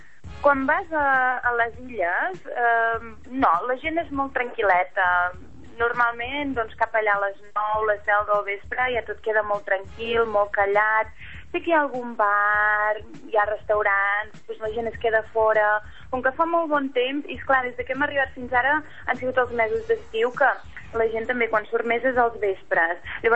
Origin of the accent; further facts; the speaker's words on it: Catalonia, Spain; now in Hong Kong; jo soc catalana